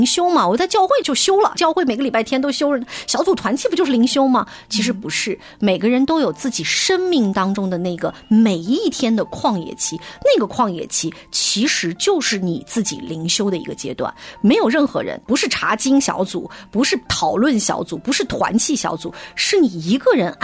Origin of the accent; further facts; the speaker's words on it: Xinjiang, China; born there; 因为我出生在新疆，我知道那大戈壁滩是什么感觉。